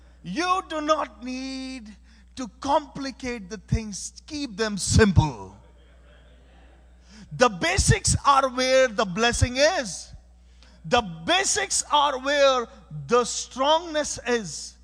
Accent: Pakistan; I am coming from Pakistan, which is on the list of the top 10 most persecuted countries in the world.

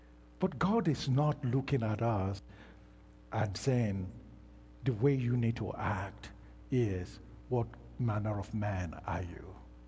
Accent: Nigeria; Growing up in Nigeria, we used to sing a very special song.

